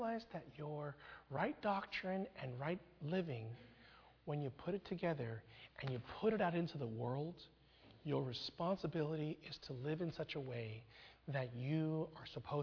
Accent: Temple City, California, United States; now in Walnut Creek, United States; I grew up in Temple City, which is the San Gabriel Valley of Los Angeles. Being Chinese was not a minority. And I came to Walnut Creek, and I realized that I am, again, very much a minority here.

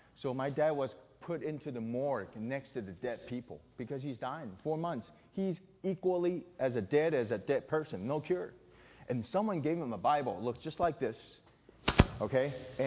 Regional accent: Taiwan; English is a second language; And growing up in Taiwan was very precious

